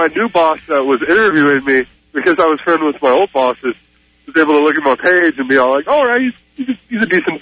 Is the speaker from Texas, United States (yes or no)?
yes; Texas, United States; I am a 24-year-old man. I am from Texas. I still call my mom Mama, too.